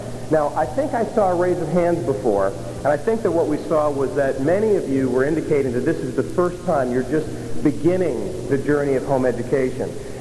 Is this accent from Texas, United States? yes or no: yes; San Antonio, Texas, United States; I come from San Antonio, Texas, and I'm part of a work called the Vision Forum.